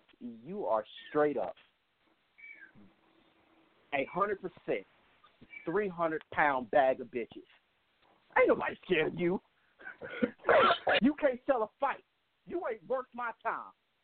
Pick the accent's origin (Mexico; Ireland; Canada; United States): United States; Crystal Lake, Illinois; I'm from Crystal Lake.